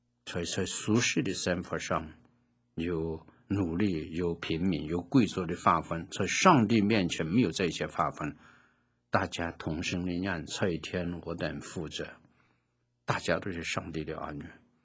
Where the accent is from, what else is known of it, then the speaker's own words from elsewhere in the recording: China; 因为我们中国人吃饱就算了，我们还没有听到过有这样的一个风俗习惯